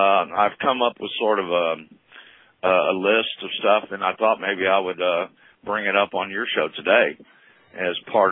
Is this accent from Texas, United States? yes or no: yes; Texas, United States; I'm not sure I'm saying that correct, but I'm from Texas, so I have an excuse.